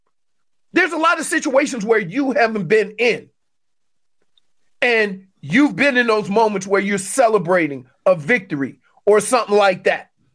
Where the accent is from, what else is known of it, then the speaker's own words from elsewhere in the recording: Louisiana, United States; And I grew up in the real South, not this BS South down here. I grew up in Louisiana, where the N-word was nothing nice, okay?